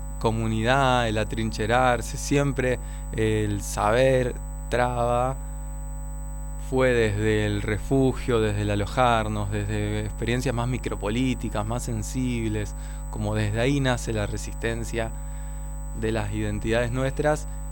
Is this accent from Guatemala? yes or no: no; Rosario, Santa Fe, Argentina; Soy nacida y criada en Rosario, sí.